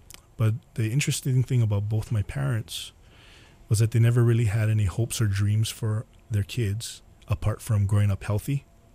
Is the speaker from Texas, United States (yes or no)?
no; Kaneohe, Hawaii, United States; when we were growing up, we grew up actually in Kaneohe